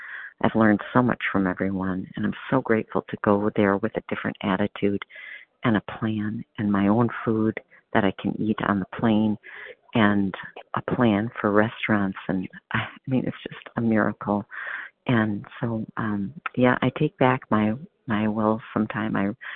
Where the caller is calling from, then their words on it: Wisconsin, United States; I'm calling from Wisconsin.